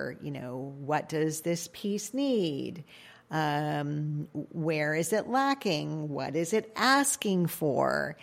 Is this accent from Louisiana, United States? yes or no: yes; Louisiana, United States; maybe it's because I'm Cajun